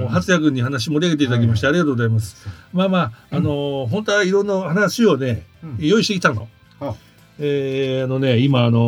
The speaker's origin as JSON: {"language": "Japanese", "town": "Shibuya", "region": "Tokyo", "country": "Japan", "said": "一応俺は僕この人も渋谷区出身で"}